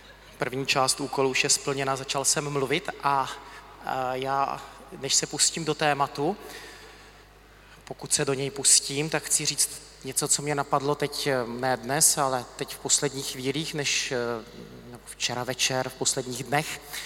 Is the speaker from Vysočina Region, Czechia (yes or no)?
yes; Třebíč, Vysočina Region, Czechia; Pocházím z Třebíče